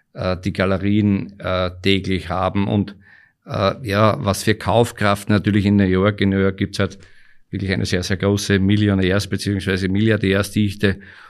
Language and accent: German; Austria; bei uns in Österreich